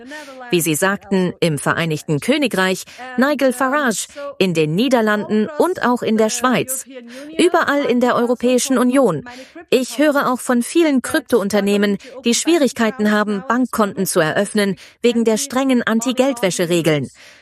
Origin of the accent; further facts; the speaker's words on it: Austria; Und jetzt komme ich zu meinem Heimatland, Österreich.